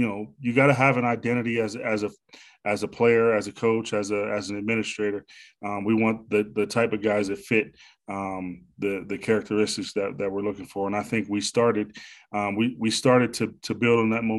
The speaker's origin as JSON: {"language": "English", "town": "Pittsburgh", "region": "Pennsylvania", "country": "United States", "said": "I'm from the Pittsburgh area."}